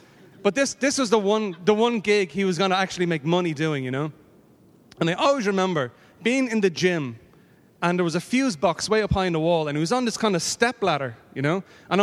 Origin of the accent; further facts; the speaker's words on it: Ireland; Mine's a very short story. This will be very quick. I'm from Ireland.